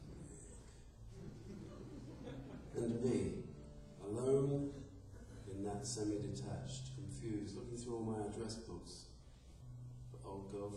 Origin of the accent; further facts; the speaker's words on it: London, United Kingdom; those three villages where I grew up in North London: Highgate, Hampstead, and Muswell Hill.